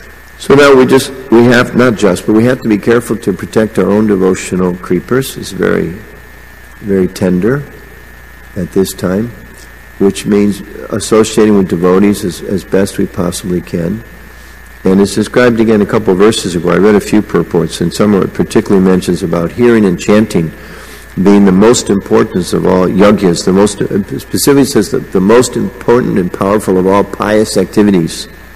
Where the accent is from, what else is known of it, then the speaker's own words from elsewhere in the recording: Denver, Colorado, United States; I grew up in Denver. It was my first temple.